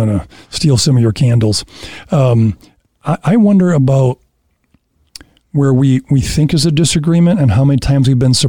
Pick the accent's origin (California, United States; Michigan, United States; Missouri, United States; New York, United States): Michigan, United States; Grand Rapids; I was from Grand Rapids. And that's a different background.